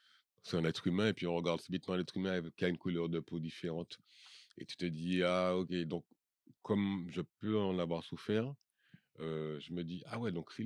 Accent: Paris, Île-de-France, France; J'ai voyagé, j'ai grandi à Paris

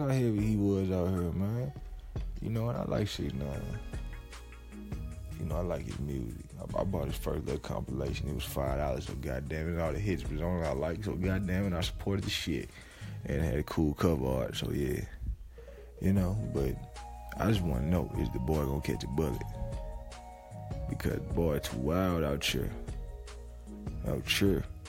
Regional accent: St. Louis, Missouri, United States; I'm from St. Louis. That's right next door. You know what I'm saying? Illinois is right next door to Missouri.

